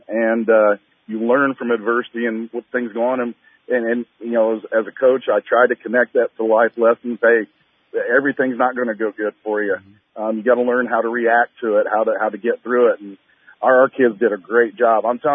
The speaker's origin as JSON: {"language": "English", "town": "Hillsboro", "country": "United States", "tie": "born or raised there", "said": "I came back to Hillsboro, my hometown, because I love our town and our high school."}